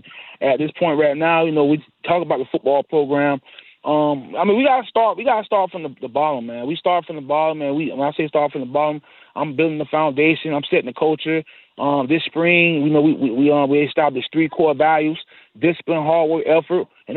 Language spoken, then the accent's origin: English; Homestead, Florida, United States; I'm from the South. I'm from, you know, the Homestead, Goulds area.